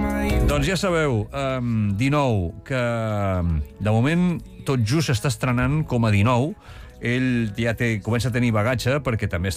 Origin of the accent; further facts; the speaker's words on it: Sant Quintí de Mediona, Catalonia, Spain; now in Vilafranca del Penedès, Spain; que sóc de Sant Quintí, també... Ara ja estic aquí a Vilafranca fa molts anys